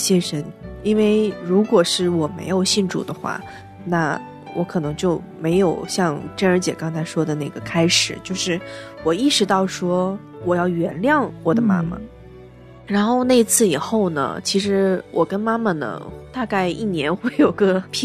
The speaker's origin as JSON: {"language": "Chinese", "region": "Northeast China", "country": "China", "said": "我们东北人管女儿叫姑娘嘛"}